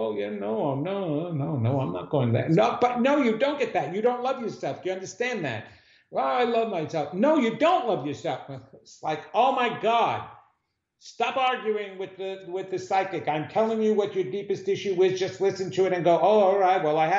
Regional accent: New York, United States; If you're a New Yorker, you've got a lot of trouble. I'm a New Yorker.

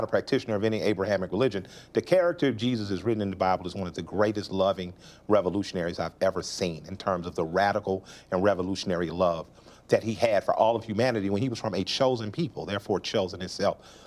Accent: the South, United States; I understood that commercial because I'm a Southerner.

